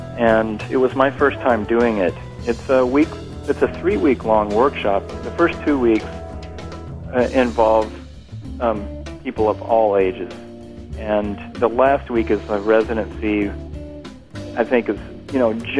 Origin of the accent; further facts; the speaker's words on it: Kansas City, United States; I'm from Kansas City originally, and a couple of friends from there, Steve Millian and Gerald Spaeth, piano and bass, respectively.